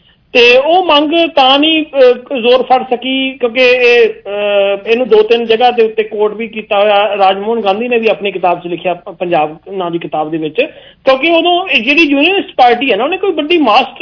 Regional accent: Punjab, India; ਪਰ ਐਂ ਤਾਂ ਮੰਨ ਲਓ ਨਾ ਕਿ ਆਪਾਂ ਪੰਜਾਬੀ ਹਾਂ

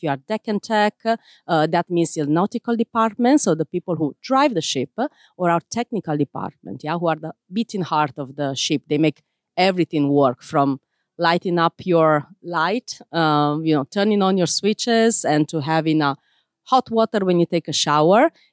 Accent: Italy; Yes, indeed. We have crew members from a variety of countries, 50 plus, and I am from Italy specifically.

